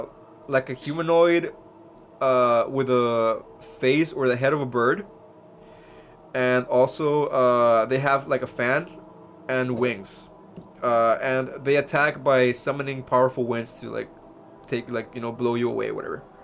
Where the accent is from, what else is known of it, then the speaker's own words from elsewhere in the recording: Mexico; when I was a kid in Mexico, I mean, growing up in Mexico